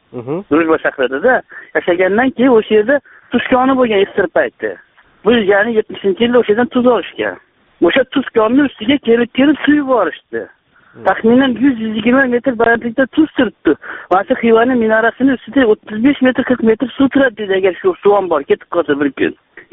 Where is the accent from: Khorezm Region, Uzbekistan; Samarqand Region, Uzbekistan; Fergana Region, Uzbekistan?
Khorezm Region, Uzbekistan; Khonqa; Biz Xonqadan.